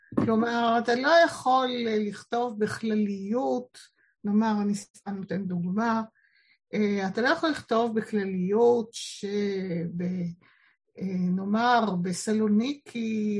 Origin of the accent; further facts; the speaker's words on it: Afula, Northern District, Israel; אני גדלתי באפולה.